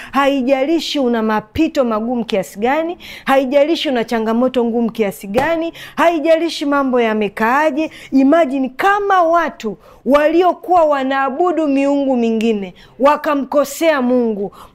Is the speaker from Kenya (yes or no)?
no; Goba, Dar es Salaam, Tanzania; born there; Siku mimi nimezaliwa Goba.